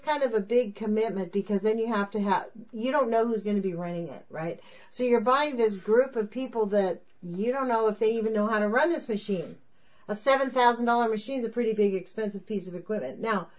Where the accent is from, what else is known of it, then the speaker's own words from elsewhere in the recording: California, United States; He's from New York and I'm from California.